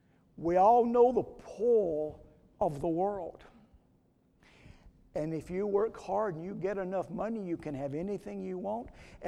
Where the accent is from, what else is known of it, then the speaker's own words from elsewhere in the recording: South Carolina, United States; now in Texas, United States; I'm proud to be in Texas now, although I was originally born and raised in South Carolina, just a couple of miles from where William B. Travis was from.